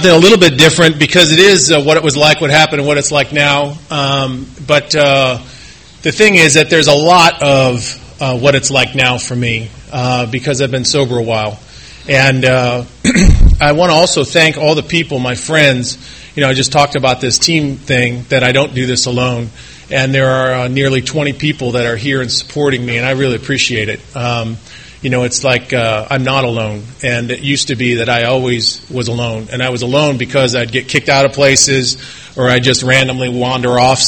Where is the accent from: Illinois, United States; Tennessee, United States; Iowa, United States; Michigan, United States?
Michigan, United States; Detroit; I grew up in Detroit